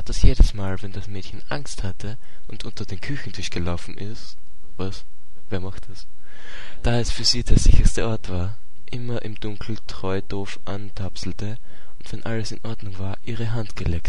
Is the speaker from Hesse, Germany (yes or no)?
yes; Eschwege, Hesse, Germany; Also wir haben so circa 10 Kilometer von meinem Heimatort Eschwege entfernt.